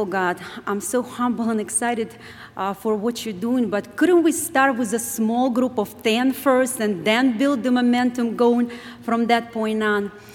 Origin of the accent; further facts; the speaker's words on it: Ukraine; originally I came from Ukraine. I didn't have a privilege to be raised in a Christian home